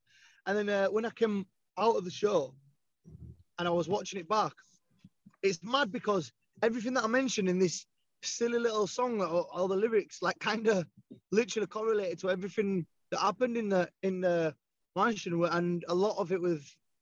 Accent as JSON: {"language": "English", "town": "Leeds", "region": "Yorkshire and the Humber", "country": "United Kingdom", "said": "and I'm from Leeds"}